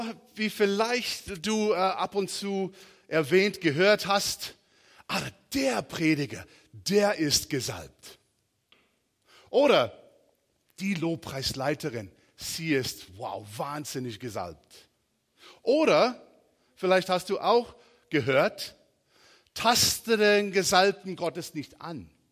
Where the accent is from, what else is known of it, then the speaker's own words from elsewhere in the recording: South Carolina, United States; German is a second language; also born or lived in California; now in Germany; Ich komme ursprünglich aus South Carolina, durch Kalifornien. Ich habe überall gelebt, gewohnt.